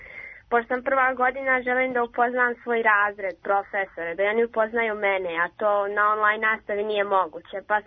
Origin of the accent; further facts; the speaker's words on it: Loznica, Mačva District, Serbia; Ja sam iz Loznice, upisala sam matematičku gimnaziju u Beogradu.